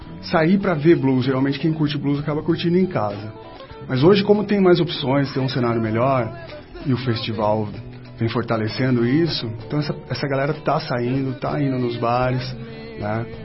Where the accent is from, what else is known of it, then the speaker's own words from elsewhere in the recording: Campinas, São Paulo, Brazil; now in Curitiba, Brazil; Eu sou de Campinas, São Paulo.